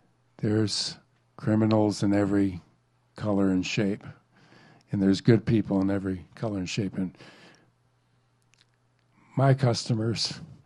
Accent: Long Beach, California, United States; I grew up in North Long Beach, Lakewood, in a mostly white community.

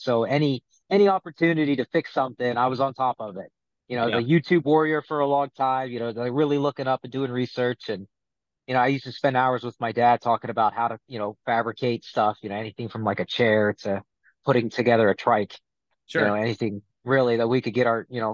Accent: Ohio, United States; now in Miami, United States; I'm originally from Ohio.

